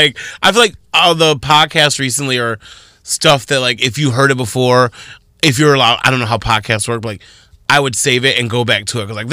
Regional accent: Toledo, Ohio, United States; I'm from Toledo, Ohio. So that wasn't my interest.

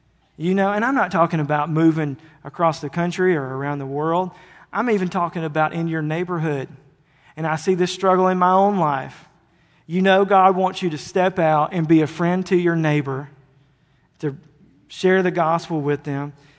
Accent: Ruston, Louisiana, United States; I grew up in Ruston. Just keep me there.

